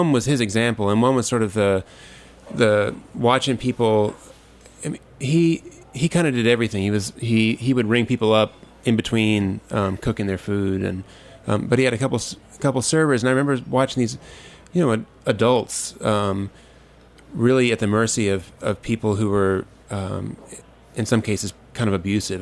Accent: South Carolina, United States; on this like really rural island we grew up on outside of Charleston.

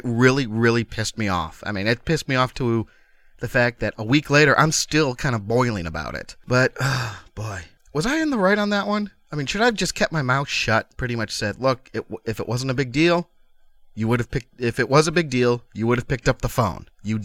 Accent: Chicago, Illinois, United States; And I was born and raised in Chicago. I mean, to this point, the furthest I'd been had been California, and that was on a family vacation

